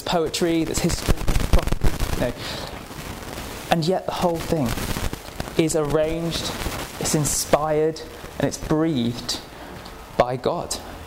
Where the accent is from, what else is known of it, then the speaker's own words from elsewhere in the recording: Sunderland, North East England, United Kingdom; I grew up in Sunderland, and anything that has gravy on it is a regular thing in the Northeast.